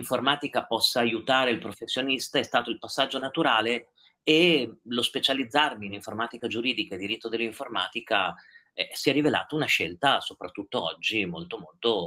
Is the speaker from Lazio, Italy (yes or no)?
no; Emilia-Romagna, Italy; Io sono emiliano, da noi in Emilia c'è un po' la cultura del motore, no?